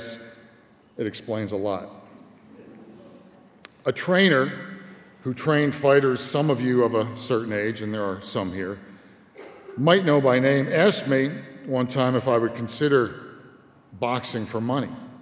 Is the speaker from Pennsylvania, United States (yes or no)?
yes; Philadelphia, Pennsylvania, United States; My career goal was to be a TV news reporter in my hometown of Philadelphia.